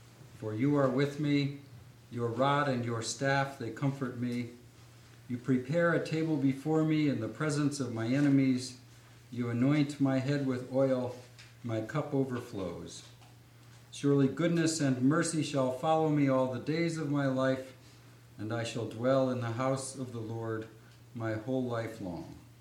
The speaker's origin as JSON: {"language": "English", "town": "Valparaiso", "region": "Indiana", "country": "United States", "said": "I'm from Valparaiso, Indiana, where I teach Bible at Valparaiso University"}